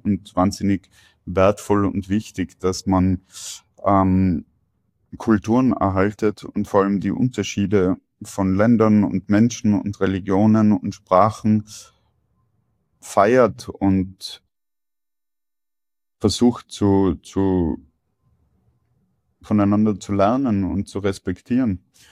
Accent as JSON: {"language": "German", "region": "Tyrol", "country": "Austria", "said": "das ist auf jeden Fall der größte Pluspunkt von Tirol oder von dem Ort, wo ich herkomme."}